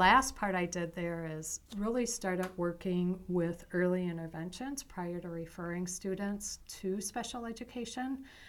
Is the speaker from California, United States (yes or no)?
no; Iowa, United States; I was born and raised in Iowa.